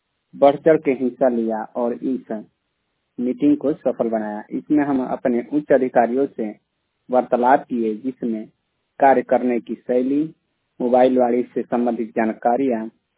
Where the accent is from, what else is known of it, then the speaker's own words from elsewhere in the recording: Ballia, Uttar Pradesh, India; ऐसी स्थिति में हमारे जिला बलिया के जो मोबाइल वाणी के कार्यकर्ता मनु सर जी हैं